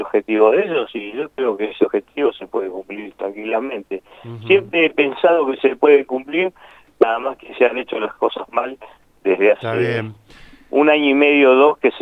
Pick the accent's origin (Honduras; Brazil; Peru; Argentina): Argentina; Lo digo así tristemente, lo digo como un argentino que le duele lo que pasa